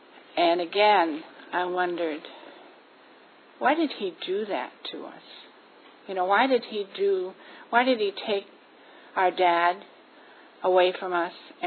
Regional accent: Michigan, United States; born there; accent: Midwestern; I was born in Michigan. You probably hear that, and I apologize for that. But I don't hear it. My kids say that they can hear the Midwestern twang.

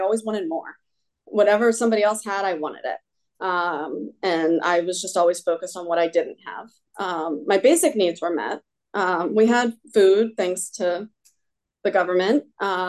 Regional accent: Washington, District of Columbia, United States; I grew up in Washington, D.C. In a very affluent neighborhood, but I grew up very poor.

